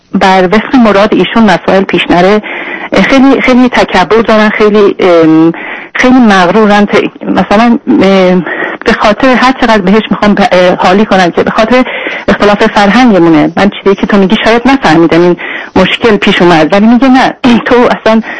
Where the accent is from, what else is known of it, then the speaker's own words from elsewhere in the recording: Iran; من خودم ایرانی هستم